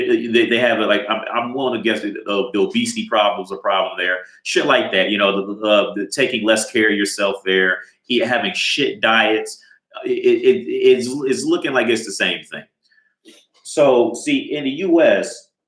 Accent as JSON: {"language": "English", "region": "Ohio", "country": "United States", "said": "and he's from Kentucky, and I'm from Ohio. So we got, like, super cool because we both from, like, you know, the Midwest."}